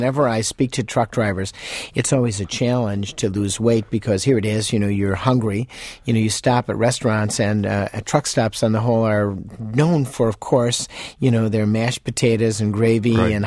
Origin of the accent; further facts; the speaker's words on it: Chicago, Illinois, United States; You know, I grew up in Chicago. What can I say?